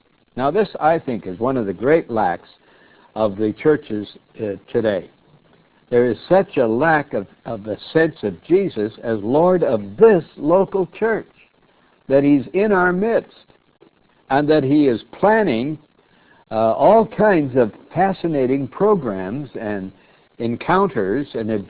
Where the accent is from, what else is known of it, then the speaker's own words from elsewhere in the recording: Montana, United States; Now, I come from Montana, where there's lots of sheep, and I've seen a lot of sheep herders, but I've never seen one that sent his sheep out into the midst of wolves.